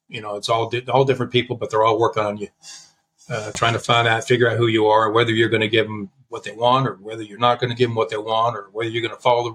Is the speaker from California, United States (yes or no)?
yes; San Diego, California, United States; I grew up in San Diego with a lot of gang violence, so I've seen people stabbed.